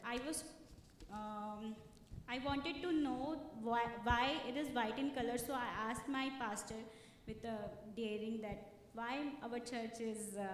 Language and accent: English; Chhattisgarh, India; India has 29 states, and I am from Chhattisgarh, exactly central part of India.